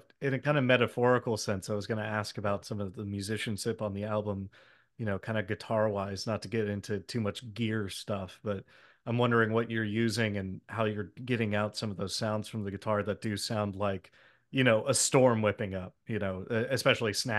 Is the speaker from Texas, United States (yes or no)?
yes; Texas, United States; growing up near Houston, I've driven near a tornado and I've been down there for enough hurricanes